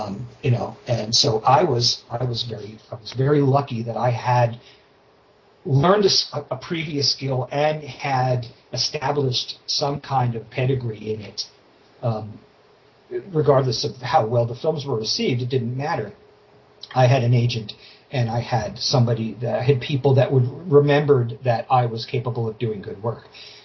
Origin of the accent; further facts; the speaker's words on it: Port Washington, New York, United States; A friend of mine in my hometown of Port Washington, his parents were quite wealthy